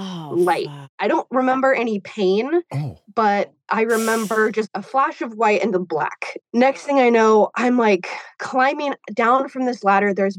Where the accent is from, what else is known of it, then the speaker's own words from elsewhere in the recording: Washington, United States; So I'm from Washington State. I'm like 30 minutes north of Portland.